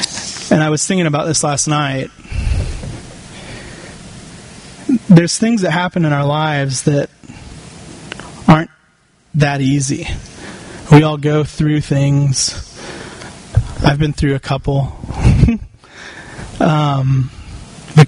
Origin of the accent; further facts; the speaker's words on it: Ireland; I'm Irish. We weren't meant to be in warm weather.